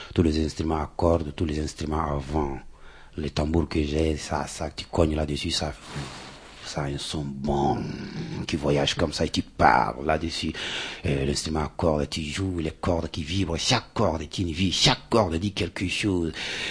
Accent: Chad; Je suis d'Afrique, je suis originaire d'Afrique, de nationalité tchadienne et voilà.

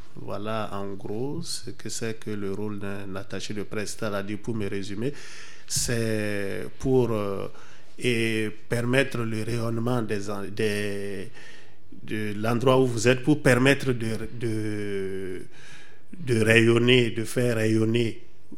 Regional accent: Burkina Faso; chez nous, au Burkina Faso, quand on finit ses études, on vous soumet à un stage.

